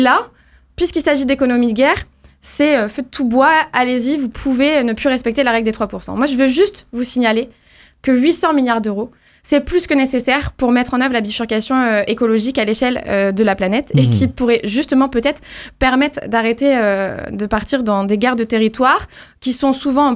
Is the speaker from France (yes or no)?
yes; France; Nous, en tant qu'Union européenne, en tant que Français